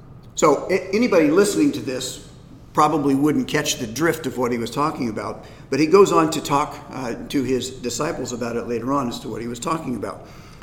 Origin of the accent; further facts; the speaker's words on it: Indiana, United States; I grew up in Indiana. Indiana was big basketball.